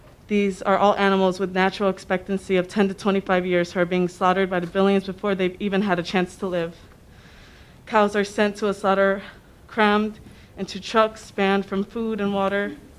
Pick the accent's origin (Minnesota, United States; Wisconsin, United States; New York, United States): Wisconsin, United States; I'm from Milwaukee County, 3400 South 14th Street